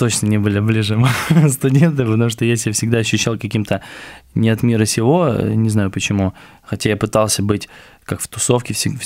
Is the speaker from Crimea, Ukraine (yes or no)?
yes; Yalta, Crimea, Ukraine; я просто все детство я провел в Ялте